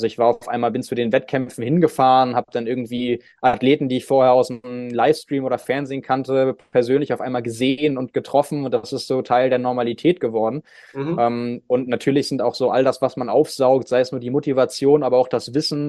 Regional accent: Lübeck, Schleswig-Holstein, Germany; Ich komme ja ursprünglich aus Lübeck, also quasi mehr oder weniger um die Ecke.

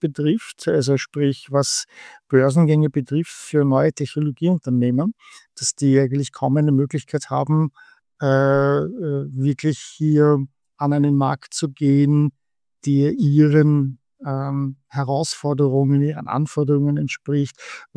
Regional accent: Vienna, Austria; moved away as an adult; now in United States; Also ich bin ursprünglich aus Österreich in Wien, habe bei SAP lange Jahre gearbeitet, bin auch mit SAP nach Palo Alto in der San Francisco Bay Area 2001 gezogen

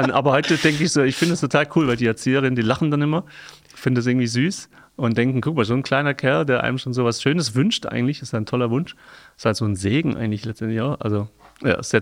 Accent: Baden-Württemberg, Germany; Ich bin ein Schwabe

